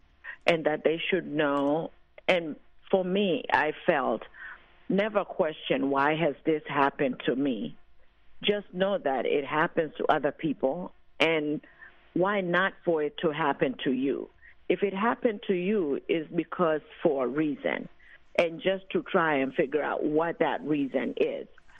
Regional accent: Tanzania; moved away; Well, I'm very thankful to be here, and I am from Tanzania

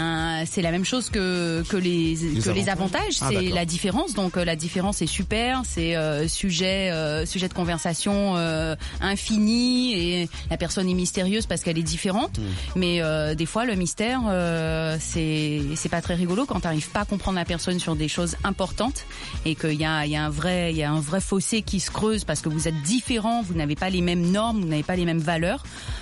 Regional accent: Guadeloupe, France; je n'oublie pas que je suis guadeloupéenne, hein, ouais.

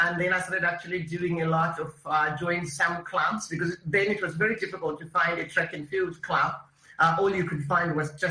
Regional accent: Bulawayo, Matabeleland, Zimbabwe; born or raised there; also born or lived in Masvingo

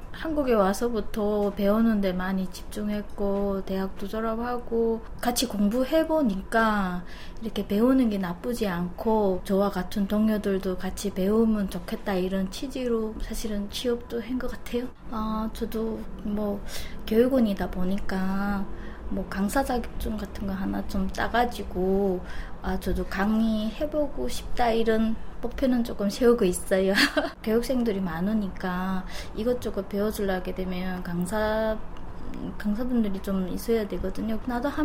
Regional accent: North Korea; now in South Korea; 여기는 다 같이 우리 같은 탈북민들이라

